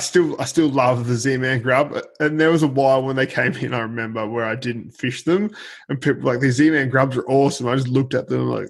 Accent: Warrnambool, Victoria, Australia; we grew up in Warrnambool

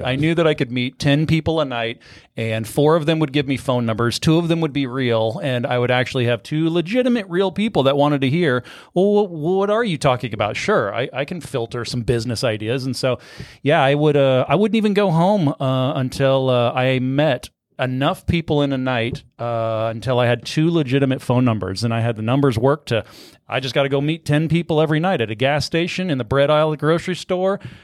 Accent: Red Oak, Iowa, United States; born there; I was born in Red Oak

